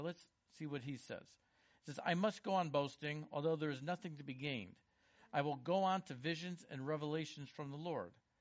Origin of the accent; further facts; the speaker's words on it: Connecticut, United States; now in The Villages, United States; I'm from Connecticut, and we moved here, I guess, a little over four years ago, and live in the Villages.